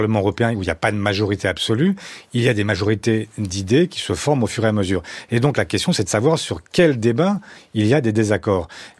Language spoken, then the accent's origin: French; France; Oui, je suis français.